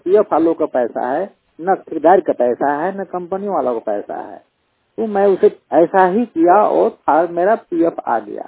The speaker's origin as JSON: {"language": "Hindi", "region": "Jharkhand", "country": "India", "moved": "yes", "lives_now": "Manesar, India", "said": "मैं झारखंड के पलामू डिस्ट्रिक्ट का निवासी हूं।"}